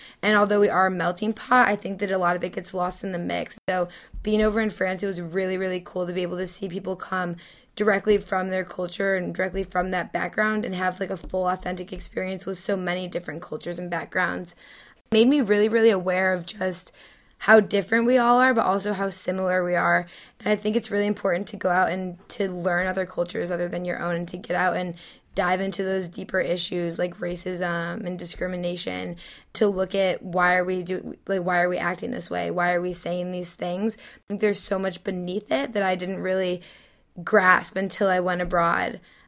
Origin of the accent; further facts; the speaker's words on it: United States; Being abroad, I realized just how lucky we are to have an American passport and to be able to travel freely almost anywhere we want to go in the world. To have English as our first language